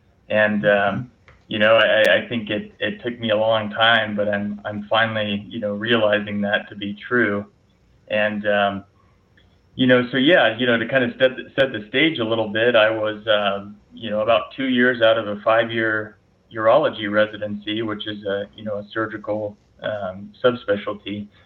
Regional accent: Texas, United States; born there; I was born in Texas, actually not all that far from Uvalde

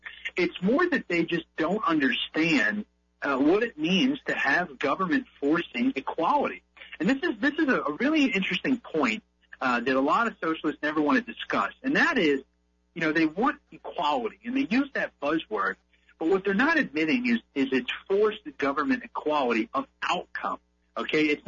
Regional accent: Philadelphia, Pennsylvania, United States; I'm from Philadelphia, so I'm pretty used to it.

